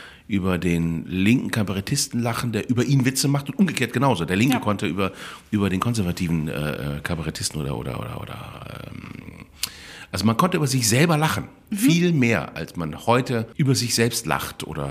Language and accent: German; Cologne, North Rhine-Westphalia, Germany; ich bin Kölner.